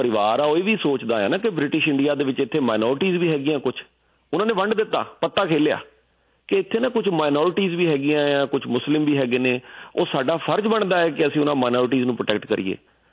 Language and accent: Punjabi; Canada; ਮੈਂ ਕਿਹਾ ਜੀ ਅਸੀਂ ਕੈਨੇਡੀਅਨ ਹਾਂ ਬਸ, ਸਾਡੀ ਕੋਈ ਸਪੈਸ਼ਲ ਮੰਗ ਥੋੜ੍ਹੀ ਆ।